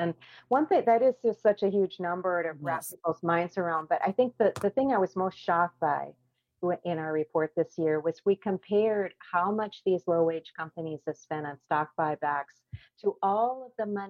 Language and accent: English; Minnesota, United States; I'm originally from Minnesota, so sort of next door to Wisconsin. And I've always found that when I go home to the rural community where I grew up